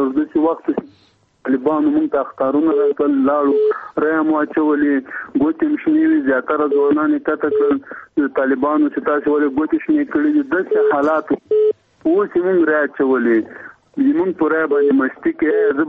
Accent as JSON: {"language": "Pashto", "country": "Afghanistan", "said": "زه افغان یم،"}